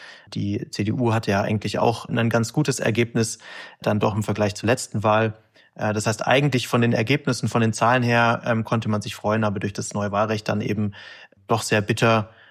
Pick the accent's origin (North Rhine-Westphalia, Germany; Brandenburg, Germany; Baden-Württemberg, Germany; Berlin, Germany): Baden-Württemberg, Germany; Stuttgart; auch als Wähler und auch als Stuttgarter